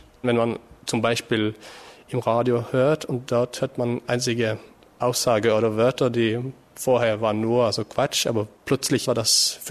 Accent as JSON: {"language": "German", "town": "Grimstad", "region": "Agder", "country": "Norway", "second_language": "German", "lives_now": "Germany", "said": "Ich komme aus Norwegen, aus einer kleinen Stadt mit dem Namen Grimstad. Ich habe schon meine Lehrerausbildung in Norwegen gemacht und jetzt bin ich hier in Deutschland, ein bisschen mehr Deutsch zu lernen."}